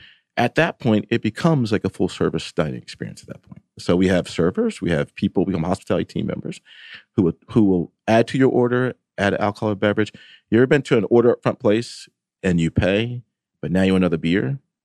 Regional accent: Northeast, United States; even though I grew up in the Northeast.

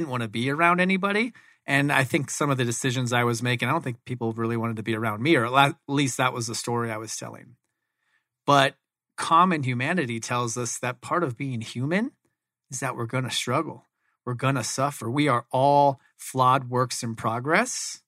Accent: Phoenix, Arizona, United States; I grew up here in Phoenix, Arizona. Grew up here my whole life playing athletics, specifically baseball, all the way up until my senior year at Arizona State

